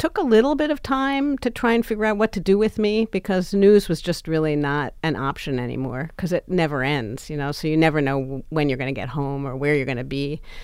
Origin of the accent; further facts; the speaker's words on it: New York City, New York, United States; I grew up in New York City. I went to shows all the time with my family.